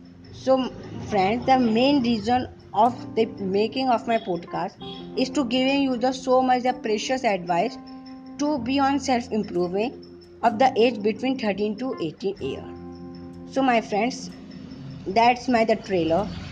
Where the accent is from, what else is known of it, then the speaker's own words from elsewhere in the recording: India; welcome to Param Podcast. … I am from India. I am just 14 years old.